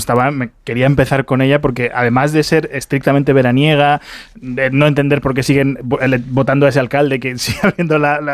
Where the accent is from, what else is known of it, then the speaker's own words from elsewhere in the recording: Dolores, Valencian Community, Spain; ayuntamientos como el de mi pueblo, lo que decía en Alicante, en Dolores, lo intentan